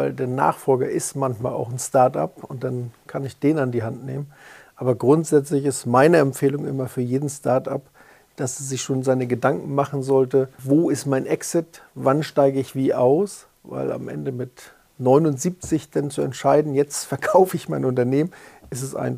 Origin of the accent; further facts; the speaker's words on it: Kiel, Schleswig-Holstein, Germany; born there; Ich bin geboren 1965 in Kiel